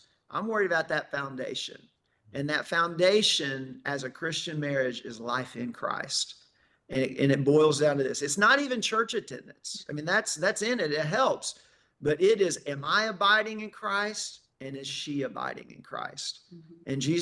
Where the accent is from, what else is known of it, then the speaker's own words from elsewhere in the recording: Warner Robins, Georgia, United States; I'm from Warner Robins, so I'm from Middle Georgia, but we were a military family.